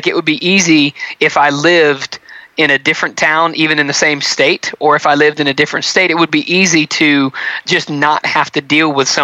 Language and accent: English; Anniston, Alabama, United States; I grew up actually in the town that we live in. It's a small town in Alabama called Anniston.